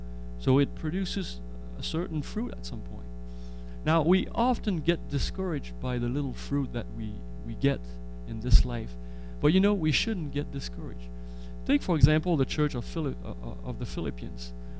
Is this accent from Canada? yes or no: yes; Quebec, Canada; And I'm not saying that because I come from Quebec.